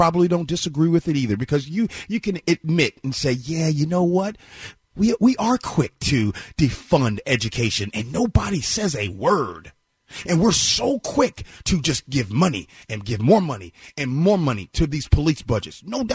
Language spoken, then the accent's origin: English; Chicago, Illinois, United States; back in my hometown of Chicago, schools being closed down.